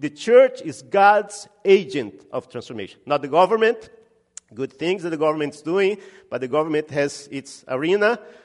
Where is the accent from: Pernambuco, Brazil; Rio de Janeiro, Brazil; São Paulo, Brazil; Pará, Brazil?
Pará, Brazil; Belém; And I come from the Amazon. The northern part of Brazil is the Amazon region. And I was born in Belém. It's a city, it's a major city in the Amazon, right on the coast, right where the Amazon River meets the ocean.